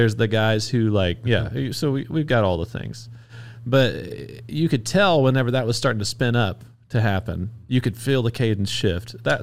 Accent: Louisiana, United States; Now I grew up in North Louisiana and I went to a lot of different churches.

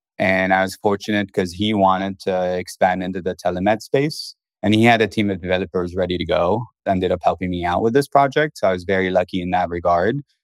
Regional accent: Lebanon; now in United States; I'm originally from Lebanon

